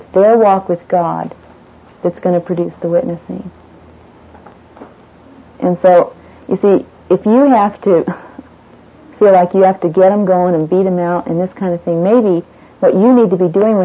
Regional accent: United States; Yes, I'm an American.

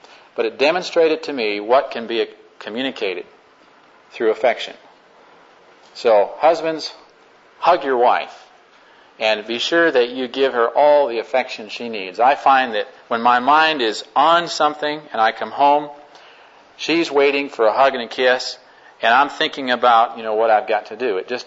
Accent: New England, United States; I'm from New England, as someone pointed out recently, and we weren't trained in my family or in my neck of the woods to go around hugging people.

